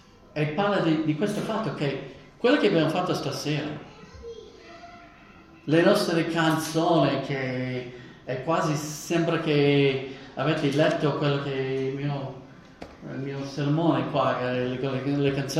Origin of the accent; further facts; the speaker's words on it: Texas, United States; Io sono cresciuto nel Texas orientale